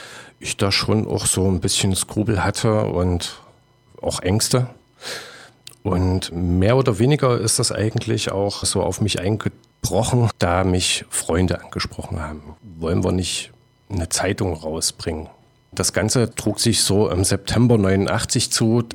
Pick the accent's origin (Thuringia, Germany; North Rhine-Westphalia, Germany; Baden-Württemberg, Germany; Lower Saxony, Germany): Thuringia, Germany; Weimar; born there; Genau, ich bin auch in Weimar geboren.